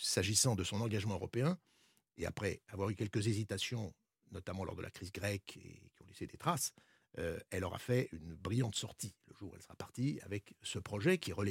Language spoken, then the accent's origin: French; France; en tant que Français, je me rappelle quand j'étais à Pékin